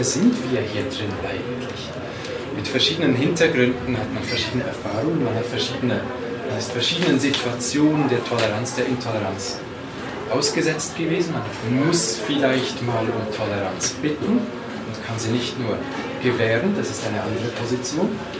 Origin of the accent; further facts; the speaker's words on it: Aargau, Switzerland; in dem kleinen Dorf, wo ich aufgewachsen bin. Das war im Kanton Aargau. Ein ganz kleines Dorf, 700 Leute. Aber spannend, weil das eine Tal, das war katholisch, das andere war protestantisch, dann wieder katholisch, wieder protestantisch.